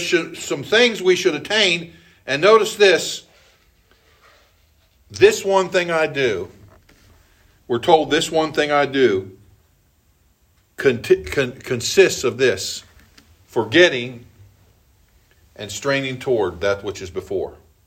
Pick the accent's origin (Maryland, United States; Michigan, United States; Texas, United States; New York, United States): Maryland, United States; Elkton; born there; I was born in Elkton, Maryland.